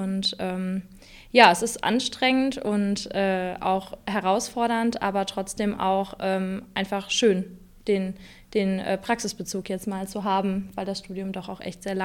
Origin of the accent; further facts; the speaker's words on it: Düsseldorf, North Rhine-Westphalia, Germany; Ich komme aus Düsseldorf, auch gebürtig.